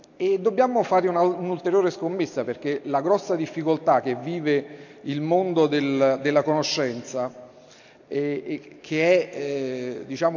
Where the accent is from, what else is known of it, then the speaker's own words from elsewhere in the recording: Benevento, Campania, Italy; Guardate, giù da noi a Benevento l'idea dell'FLC 2002-2004-2006 ha dato un segnale diverso.